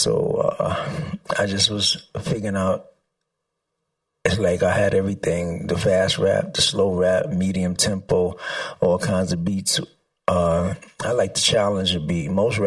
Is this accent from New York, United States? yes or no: yes; Bronx, New York, United States; Well, I grew up in the Bronx, basically, rapping.